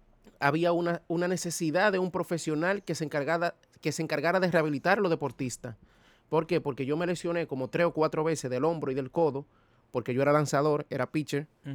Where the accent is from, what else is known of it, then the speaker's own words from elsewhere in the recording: Sabaneta, Santiago Rodríguez, Dominican Republic; Yo soy de Santiago Rodríguez, del Cibao.